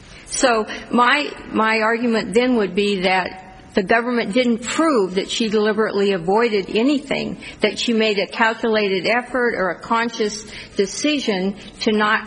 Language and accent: English; Tucson, Arizona, United States; I'm from Tucson.